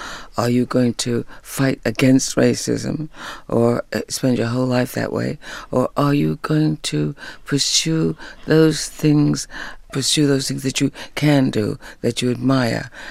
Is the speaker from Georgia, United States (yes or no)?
no; Harlem, New York, United States; I grew up in Harlem where people were from the South and the West Indies were very, that was prominent. The marvelous rainbow of colors that make up these United States, you know, found some spot in Harlem.